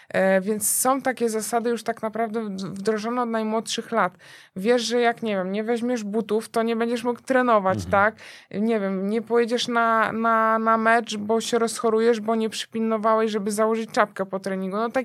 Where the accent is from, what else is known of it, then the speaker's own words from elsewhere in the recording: Bydgoszcz, Kuyavian-Pomeranian Voivodeship, Poland; Tak, w Bydgoszczy, tak, bo jestem z Bydgoszczy, spakowałam się i pojechałam do Trójmiasta, do Gdyni